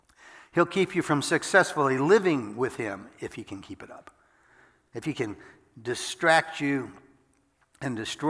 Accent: United States; Well, I'm an American. So, I want to be happy.

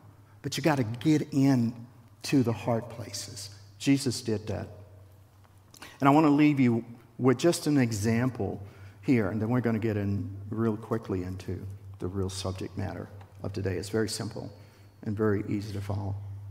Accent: Southern United States, United States; I experienced that in the South. I grew up in the South.

